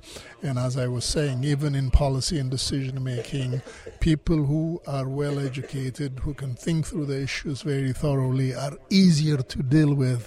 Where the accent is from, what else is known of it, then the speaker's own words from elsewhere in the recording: Ethiopia; English is a second language; And I come from a small, poor, developing country of Ethiopia in a rural community.